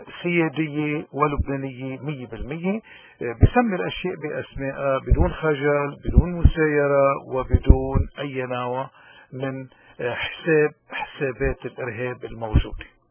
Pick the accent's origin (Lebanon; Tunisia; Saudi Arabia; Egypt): Lebanon; بدنا شوي هيك نسأل حالنا كلبنانيين من دون ما نروح بهالإعلام